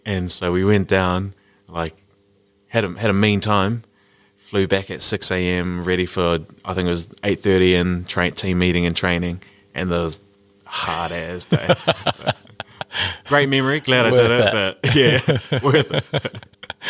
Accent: Wainui, New Zealand; like growing up in Wainui, it was the greatest community to be around

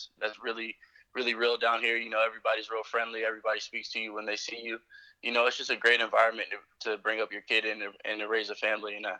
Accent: Florida, United States; Oh, Florida is a great place, man. It's beautiful, sunshine all the time. And, you know, I came here around second, third grade. I actually moved around a lot when I was younger because my dad was in the military.

